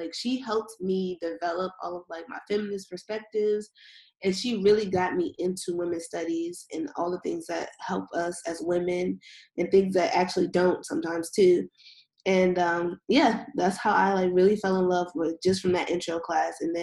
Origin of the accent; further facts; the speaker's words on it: Shaker Heights, Ohio, United States; I am from Shaker Heights, Ohio, and how did I end up at the College of Worcester?